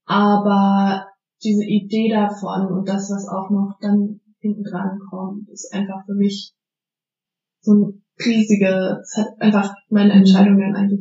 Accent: Frankfurt, Hesse, Germany; ich komme jetzt aus dem Raum Frankfurt

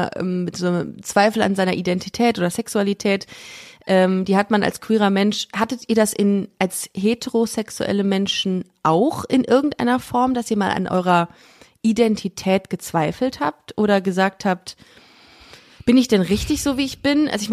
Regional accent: Düsseldorf, North Rhine-Westphalia, Germany; now in Cologne, Germany; Ich komme auch aus Nordrhein-Westfalen, aus dem Dorf, das Düsseldorf sich nennt.

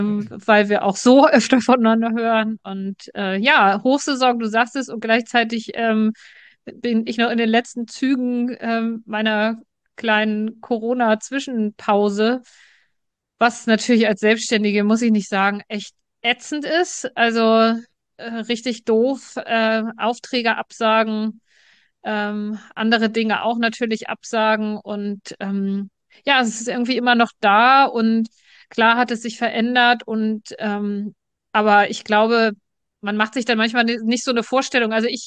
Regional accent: Northern Germany, Germany; wobei ich als Norddeutsche und Karneval, du weißt, da gibt es nicht viele, viele Zusammenhänge.

